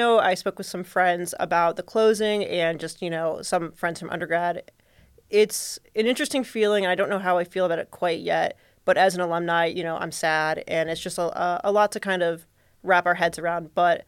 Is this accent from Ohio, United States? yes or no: yes; Toledo, Ohio, United States; But so I'm from the Toledo area originally.